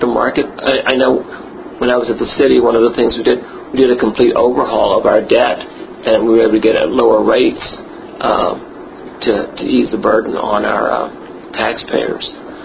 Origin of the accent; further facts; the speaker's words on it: Houston, Texas, United States; I grew up in the East End. I mean, I've lived in this city, this county, for almost 60 years. And so growing up in the East End, living in Spring Branch, later on working in the Fifth Ward, working in downtown, working in Southwest Houston